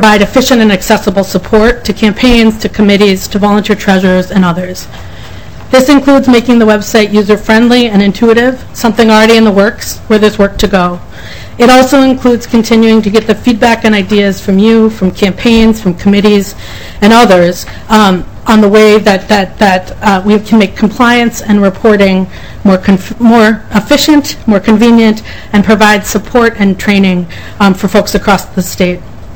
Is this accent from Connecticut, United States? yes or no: no; Minneapolis, Minnesota, United States; I'm a Minnesotan. I was born and bred. I grew up in Minneapolis, and I'm now living in South Minneapolis.